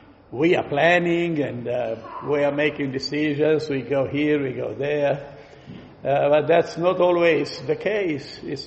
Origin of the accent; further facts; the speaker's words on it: Romania; When we grew up in Romania, we were eating Jaffa oranges.